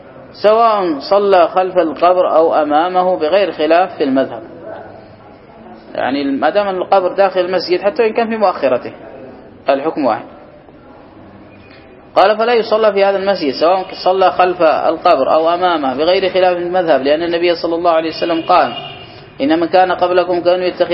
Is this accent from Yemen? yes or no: yes; Yemen; وعندنا في اليمن